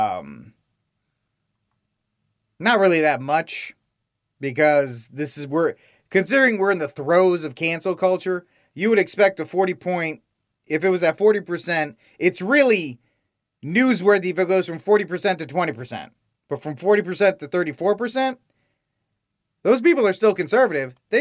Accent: New England, United States; now in Texas, United States; That's because I'm from New England and I actually had fall, unlike here in Texas, where it goes from summer to winter to summer again.

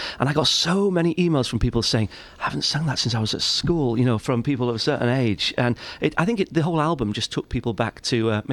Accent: Wales, United Kingdom; But I'm from North Wales, though, not South Wales

